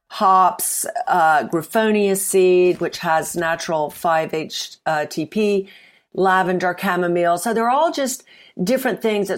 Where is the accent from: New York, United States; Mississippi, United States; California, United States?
Mississippi, United States; moved away as an adult; now in United Kingdom; Well, I'm from Mississippi originally. I've been in the UK for many decades. So the accent is probably smoothed out.